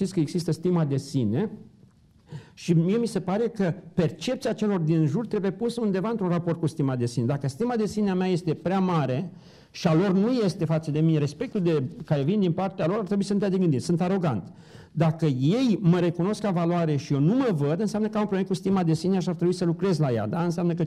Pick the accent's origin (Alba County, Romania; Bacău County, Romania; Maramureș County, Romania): Maramureș County, Romania; Bârsana; mi-am dat seama că am plecat din Bârsana Maramureș cu valori frumoase